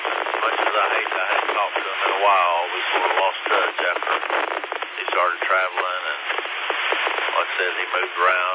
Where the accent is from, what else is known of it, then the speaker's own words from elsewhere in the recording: Georgia, United States; I've got a lot of friends over in Carolina. I grew up in Elbert County, and Asheville and Greenwood, and Greenville was my old stomping grounds back about 30 years ago